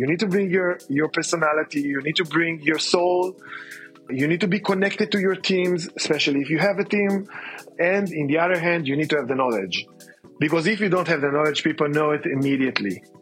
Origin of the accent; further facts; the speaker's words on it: Safed, Northern District, Israel; English is a second language; I was born and raised in Tzfat. Tzfat is a northern city in Israel.